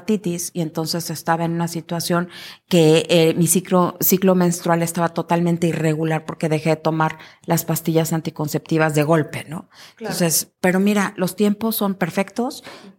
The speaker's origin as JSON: {"language": "Spanish", "region": "Mexico City", "country": "Mexico", "also_born_or_lived": "Tijuana", "said": "Soy de la Ciudad de México, me voy a vivir a Tijuana, Baja California"}